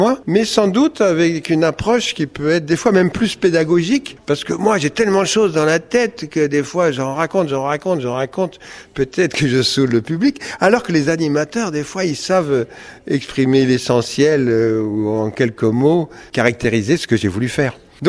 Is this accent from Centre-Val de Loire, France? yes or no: no; Nantes, Pays de la Loire, France; je suis de Nantes.